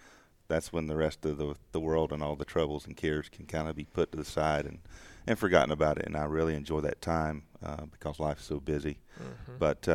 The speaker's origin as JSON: {"language": "English", "region": "the South", "country": "United States", "tie": "born or raised there", "said": "Growing up in the South, I'm part of that traditional hunting club culture."}